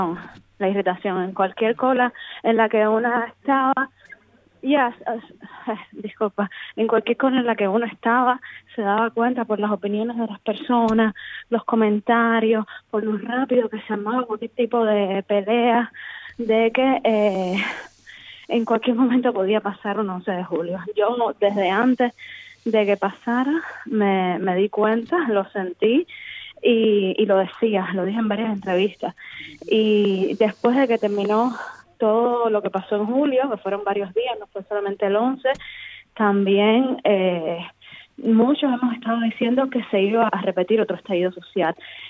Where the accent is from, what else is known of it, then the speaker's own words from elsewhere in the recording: Cuba; moved away; yo me fui de Cuba en enero de 2021